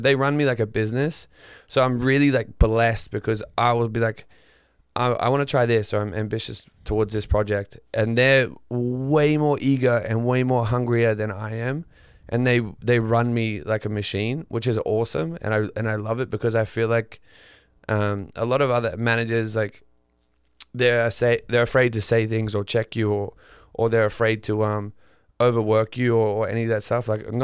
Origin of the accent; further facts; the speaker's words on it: Queensland, Australia; where I grew up in Northern Queensland is kind of where everything like lives, like on the land, in the sea, everything.